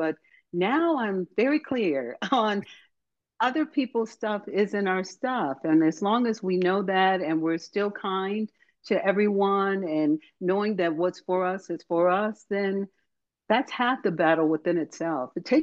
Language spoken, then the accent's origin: English; Detroit, Michigan, United States; my hometown of Detroit